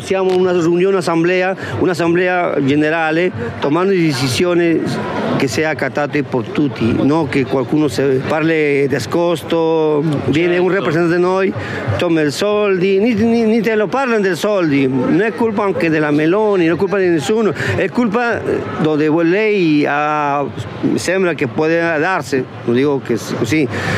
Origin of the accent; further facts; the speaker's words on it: Cajamarca, Peru; Italian is a second language; se vai a mio paese c'è bambini che hai plomo nel sangue, che se no che muore una città per una impresa americana ha sparito, tutti sono con cancro e nessuno parla di questo.